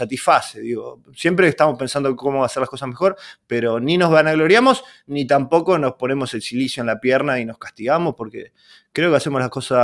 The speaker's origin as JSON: {"language": "Spanish", "town": "Villa Constitución", "region": "Santa Fe", "country": "Argentina", "said": "Yo soy de Villa Constitución, un pueblo fabril, que básicamente es una fábrica y una municipalidad, y tiene escasa vida cultural, y me animo a decir que tampoco tiene una vida política muy bulliciosa."}